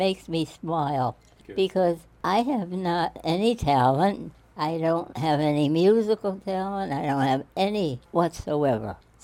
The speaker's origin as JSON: {"language": "English", "town": "Elizabeth", "region": "New Jersey", "country": "United States", "tie": "born there", "said": "I was born in Elizabeth, New Jersey."}